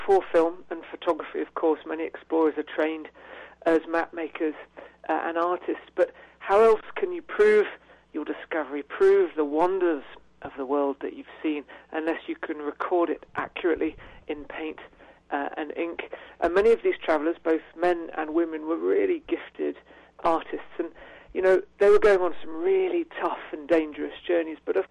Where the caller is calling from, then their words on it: England, United Kingdom; I'm calling from England, so I'm sending you a message many thousands of miles away.